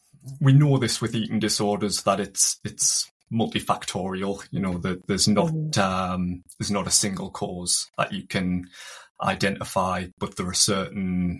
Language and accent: English; North East England, United Kingdom; I'm from County Durham, and I wish TikTok shared your love for my accent